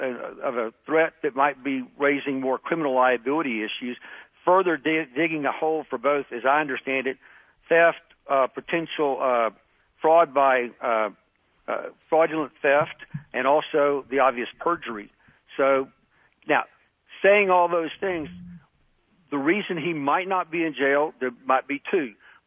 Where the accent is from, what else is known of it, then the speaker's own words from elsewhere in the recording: Burnet, Texas, United States; In fact, he's from Arkansas, and I'm from Burnett, Texas, so I'm a small-town guy.